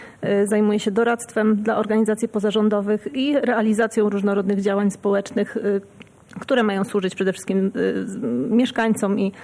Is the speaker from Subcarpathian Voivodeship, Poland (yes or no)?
yes; Krosno, Subcarpathian Voivodeship, Poland; jestem rodowitą krośnianką. Całe swoje życie zawodowe związałam z Krosnem.